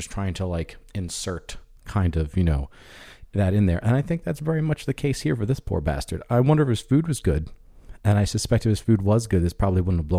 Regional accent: United States; I am generationally Irish, much more prideful in my younger days, but I've realized in my adult life I was kind of just one of those overly excitable Americans who just love putting shamrocks on everything.

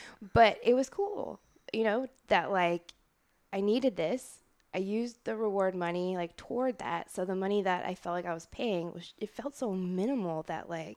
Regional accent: Minnesota, United States; Yeah. I'm from Minnesota.

